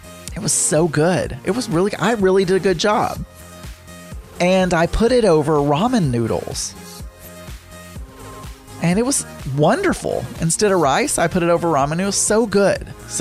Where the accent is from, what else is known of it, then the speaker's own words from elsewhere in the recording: the South, United States; But I grew up in the South, and the way we say that word is mayonnaise.